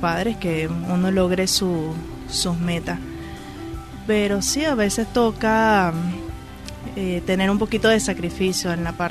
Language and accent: Spanish; Valencia, Carabobo, Venezuela; born there; soy valenciana. Nací aquí, en la clínica Santa María.